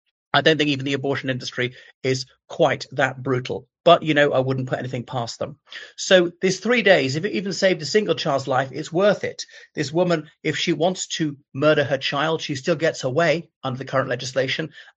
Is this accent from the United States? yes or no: no; Cork, Munster, Ireland; Micheál Martin is maybe the worst of the worst. You know, I blush to mention he was Lord Mayor of my hometown.